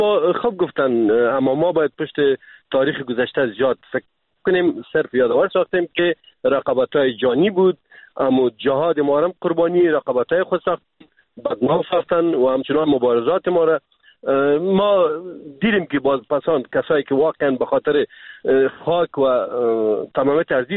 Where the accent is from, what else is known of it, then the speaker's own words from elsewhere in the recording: Afghanistan; ما افغان هستیم، ما تجربه زیاد داریم